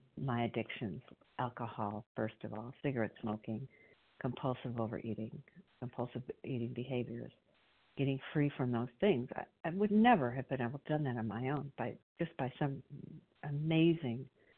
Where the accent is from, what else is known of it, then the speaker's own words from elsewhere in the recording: Illinois, United States; I'm from Illinois.